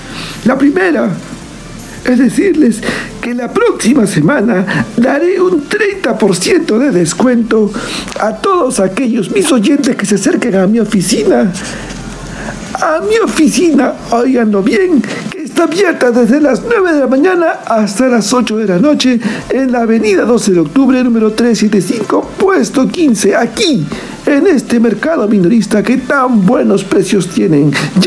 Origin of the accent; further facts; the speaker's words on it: Peru; Porque yo soy peruano, no como estos extranjeros que vienen a robarnos todos nuestros conocimientos. No, porque yo soy tan peruano como ustedes.